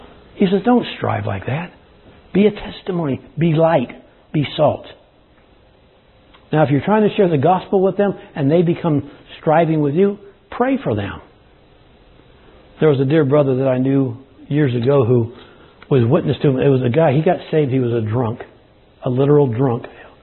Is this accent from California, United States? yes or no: yes; California, United States; I grew up in California. There's no slippery places that I know of out there.